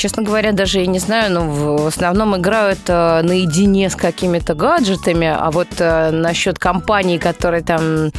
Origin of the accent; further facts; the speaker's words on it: Moscow, Russia; born there; я родилась в Москве